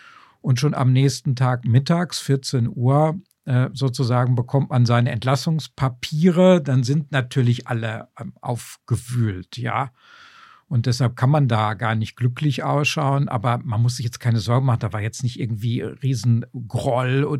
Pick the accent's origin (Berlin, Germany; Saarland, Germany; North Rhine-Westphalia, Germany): North Rhine-Westphalia, Germany; Ich bin sogar aufgewachsen im Schatten des Parkstadions. Also das kleine Zechenreihenhäuschen meiner Eltern, das war so nah daran